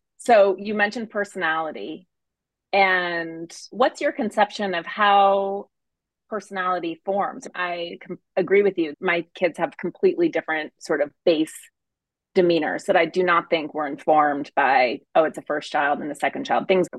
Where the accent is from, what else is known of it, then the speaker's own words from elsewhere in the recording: Montana, United States; I grew up in Montana and similarly like out in the woods, and we had a lot of books